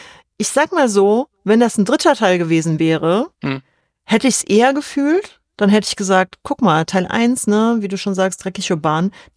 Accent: Bosnia & Herzegovina; ich komme ja aus Bosnien

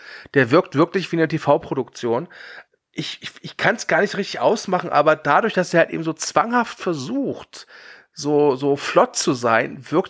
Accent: Rhineland, Germany; Für mich als Rheinländer zumindest.

